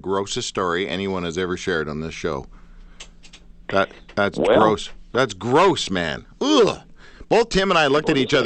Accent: Canada; as a Canadian

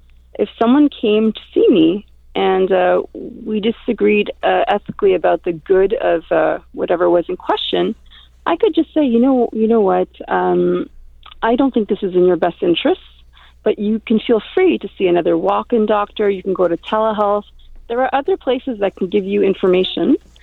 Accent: Montreal, Quebec, Canada; I'm from Montreal.

